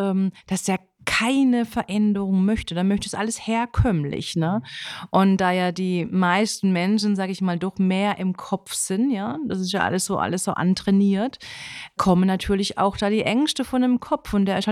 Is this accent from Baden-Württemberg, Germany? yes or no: yes; Offenburg, Baden-Württemberg, Germany; now in Freiburg, Germany